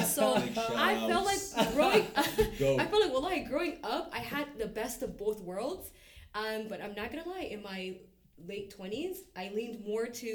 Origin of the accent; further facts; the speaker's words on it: Toronto, Ontario, Canada; I grew up in Regent Park my whole entire life. Grew up on beef patties and peanut butter juice, if you know, you know.